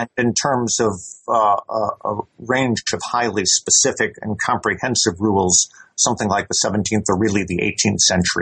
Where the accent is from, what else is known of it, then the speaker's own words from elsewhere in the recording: United States; now in Edinburgh, United Kingdom; I am an American national, though I have been living here in Britain since the late 1970s